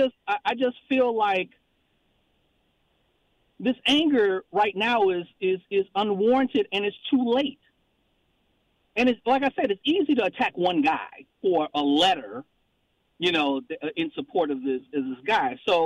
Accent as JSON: {"language": "English", "town": "Chicago", "region": "Illinois", "country": "United States", "said": "it is just really, really concerning me as a Chicagoan."}